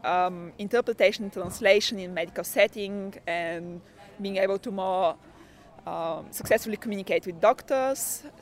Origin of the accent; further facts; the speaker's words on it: Bulgaria; I'm from Bulgaria